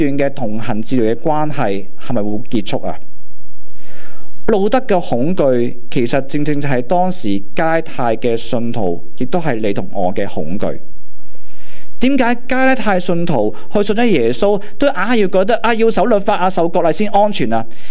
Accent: Hong Kong; 当然在我们由细在香港长大，生活都讲求什么条件式的接纳啦

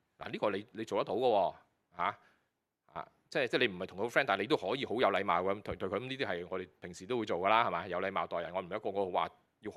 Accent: China; 咁如果你即係我哋中國人咧就會説話叫以德報怨啊

